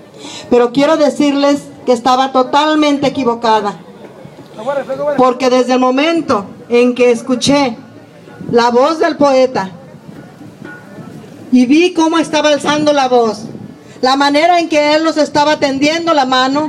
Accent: Pajacuarán, Michoacán, Mexico; yo soy una madre de familia, vengo de Michoacán, vengo de Pajacuarán, Michoacán, y tengo 4 hijos desaparecidos

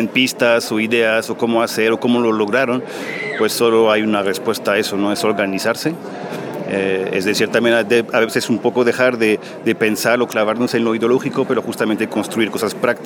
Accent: France; Spanish is a second language; now in Mexico City, Mexico; soy francés, pero llevo 15 años viviendo en México. Vivo en la Ciudad de México

